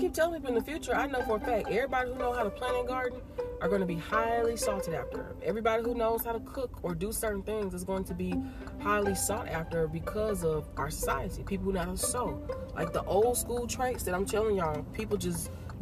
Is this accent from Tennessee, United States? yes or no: yes; Tennessee, United States; I told you, I grew up in Tennessee.